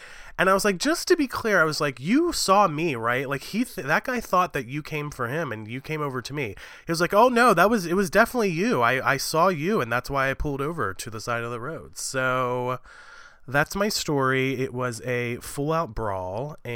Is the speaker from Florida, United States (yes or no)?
no; Maryland, United States; now in New York, United States; oh, you know, I'm from Western Maryland. I don't have New York sensibilities.